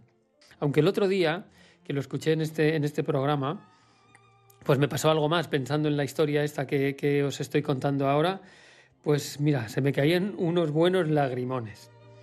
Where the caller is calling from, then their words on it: Gijón, Asturias, Spain; de Gijón.